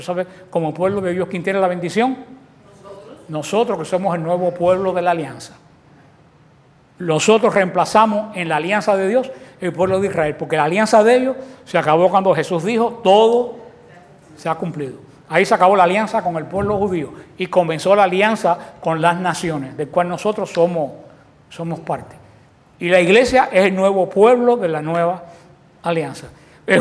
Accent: Cuba; soy cubano como ellos porque vivo en la misma isla.

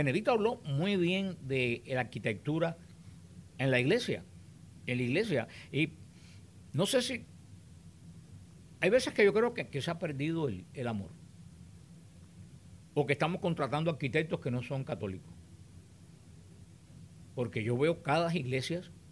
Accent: Cuba; en mi pueblo, allá en mi tierra, en Cuba

